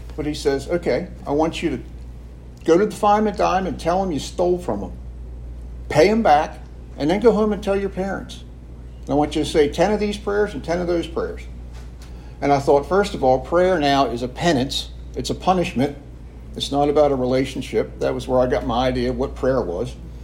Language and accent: English; Maryland, United States; I was raised in Baltimore County, north of Baltimore